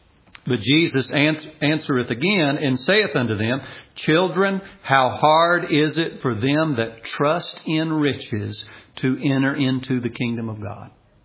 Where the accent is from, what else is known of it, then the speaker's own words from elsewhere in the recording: Nashville, Tennessee, United States; I grew up in Nashville, Tennessee, and I knew what I wanted to do.